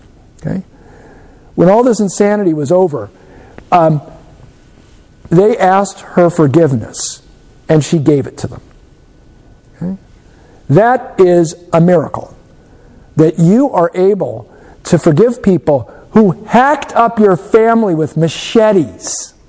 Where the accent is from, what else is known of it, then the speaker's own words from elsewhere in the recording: Minnesota, United States; This is not something that we just sort of naturally do because we're nicer people, because we're from Minnesota, because we're compassionate, because we're modern.